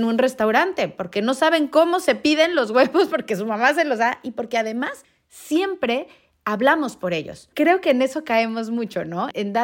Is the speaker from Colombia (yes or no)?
yes; Colombia; born there; also born or lived in Mexico; nosotros vivíamos en México y no teníamos familia en México, ¿no? Éramos extranjeros en México, aunque usted no lo cree, porque nací en Colombia.